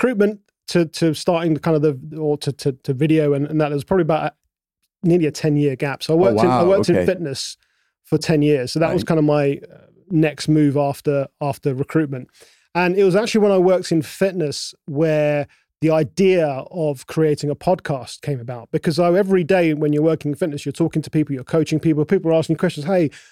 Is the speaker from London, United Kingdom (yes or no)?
yes; London, United Kingdom; I grew up in London. I was born in London. But London was London, UK, just a very cold and grey place most of the time.